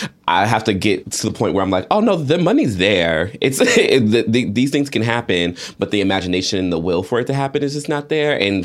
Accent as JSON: {"language": "English", "region": "Georgia", "country": "United States", "tie": "born or raised there", "said": "The story reminded me, so I grew up in Georgia"}